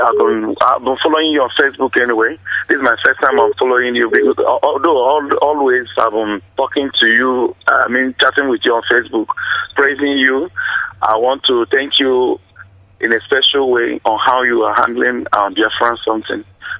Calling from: Awka, Anambra, Nigeria; I'm calling from Anambra State here, Nigeria.

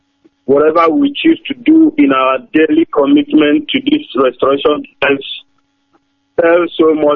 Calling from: Nigeria; I'm bringing greetings from Biafra land.

